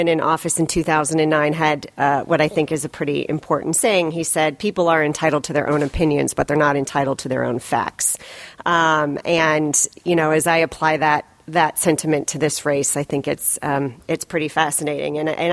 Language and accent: English; Iowa, United States; in light of all the deaths that have occurred in my home state of Iowa